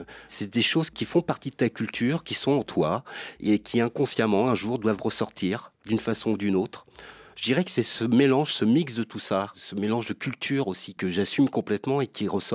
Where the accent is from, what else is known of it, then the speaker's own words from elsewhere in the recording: Le Havre, Normandy, France; born there; La fibre rock, elle est relative à mon lieu de naissance. Je suis né au Havre, en France, hein, sur la côte ouest. Je suis West Coast. Et au Havre, on a une vraie culture rock.